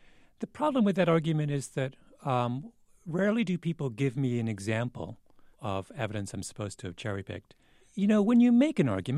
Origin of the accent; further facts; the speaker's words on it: Canada; I always bring up the fact that I'm Canadian.